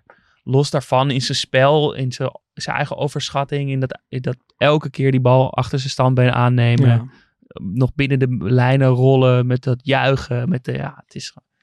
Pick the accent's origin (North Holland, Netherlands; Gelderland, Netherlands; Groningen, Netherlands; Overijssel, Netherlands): North Holland, Netherlands; Amsterdam; Dus natuurlijk gekleurd omdat ik uit Amsterdam kom.